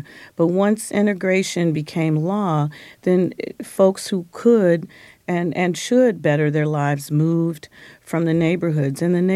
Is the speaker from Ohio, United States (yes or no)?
no; Detroit, Michigan, United States; I had a great time growing up in Detroit, and it only changed when the world change and integration and came into play, and then our neighborhood started changing.